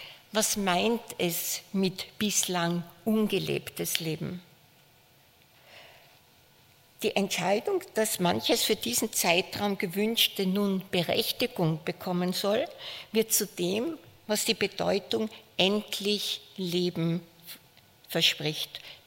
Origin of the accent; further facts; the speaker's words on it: Birkfeld, Styria, Austria; Ich komme aus Birkfeld, das ist in der Nordoststeiermark im oberen Feistritztal, etwa 1,5 Stunden von hier entfernt